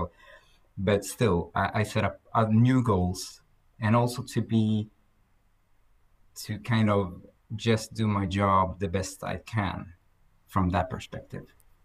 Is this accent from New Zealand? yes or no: no; Gothenburg, Västra Götaland, Sweden; now in Umeå, Sweden; I had no network at all because I'm from Gothenburg.